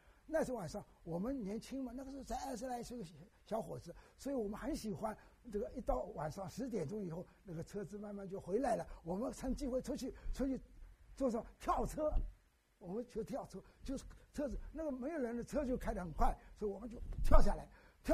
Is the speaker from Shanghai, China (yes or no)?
yes; Shanghai, China; 他住在这个远一点啊，郊区一点，我住在市区以内，我们都是上海人